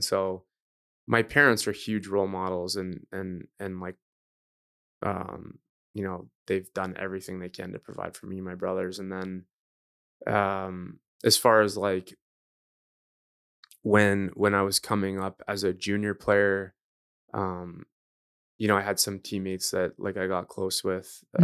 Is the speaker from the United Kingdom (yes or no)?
no; Toronto, Ontario, Canada; So although we're all from Toronto, it's been nice.